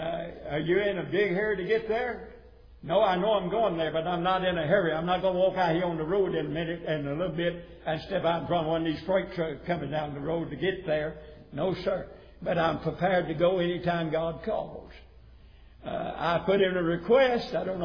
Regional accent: United States; Now, I was born in America, but this is not my country. It's the one I live in. It's the one that I was raised in.

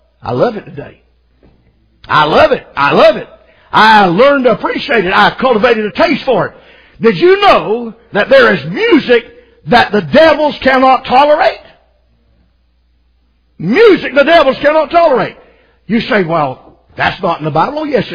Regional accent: Macon, Georgia, United States; He found out I was from Macon, Georgia, and he was all excited because it was the home

